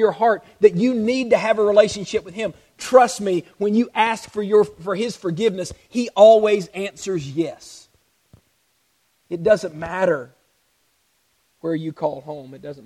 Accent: Louisiana, United States; also born or lived in Georgia; now in Kentucky, United States; I'm from Georgia, grew up in Louisiana, and Kentucky is wonderful. I love living here

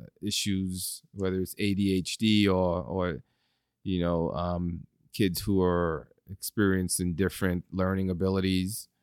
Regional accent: Bronx, New York, United States; I love playing basketball. And so growing up in the Bronx, I played a lot of basketball, and basketball took me around the country.

